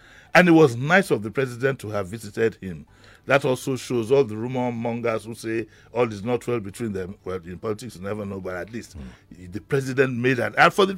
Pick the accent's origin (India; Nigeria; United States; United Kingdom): Nigeria; I'm sorry to say I'm a Nigerian, so I'm sorry, but that's what it is.